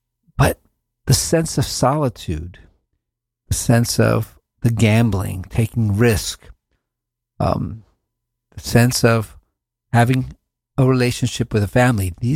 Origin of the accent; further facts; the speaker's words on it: United States; growing up in the East, we grew up with kind of this imagery of the cowboy